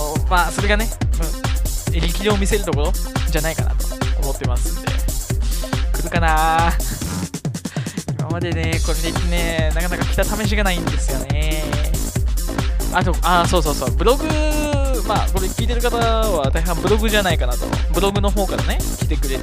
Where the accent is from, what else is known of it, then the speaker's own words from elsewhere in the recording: Kyushu, Japan; 僕九州出身なのでなかなか雪山をの雪道ですね運転したことがないんで